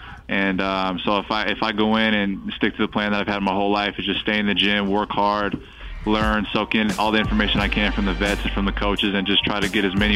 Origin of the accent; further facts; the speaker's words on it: Las Vegas, Nevada, United States; Well, I mean, Las Vegas, I mean, I grew up in Vegas. That's my home, and I love it.